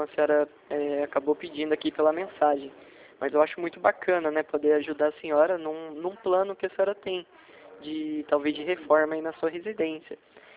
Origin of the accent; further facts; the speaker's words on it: São José dos Campos, São Paulo, Brazil; eu sou de São José dos Campos. Eu falo de São José.